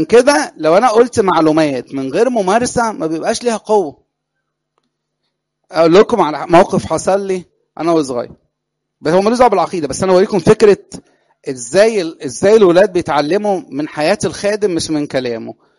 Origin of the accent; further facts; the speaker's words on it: Egypt; من حوالي 20 سنة عندنا في مصر